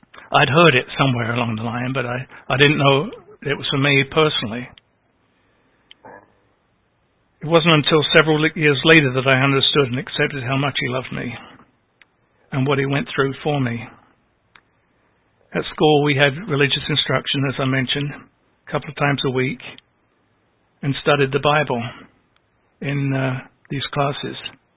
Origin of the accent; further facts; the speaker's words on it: London, United Kingdom; moved away as an adult; As most of you know, I spent the first 20 years of my life growing up in London.